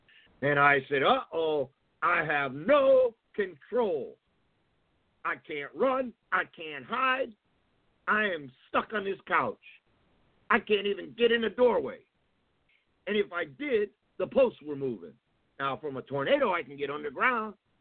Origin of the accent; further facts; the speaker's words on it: New England, United States; now in California, United States; The first earthquake, I came from New England, and the first earthquake I was in, I was sitting on the couch